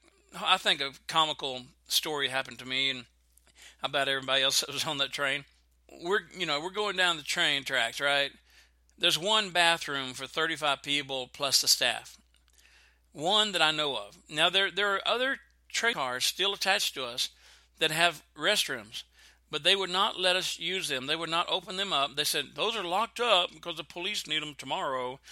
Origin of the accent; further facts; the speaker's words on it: Texas, United States; because I was raised in the South, and that's what we like, especially in Texas.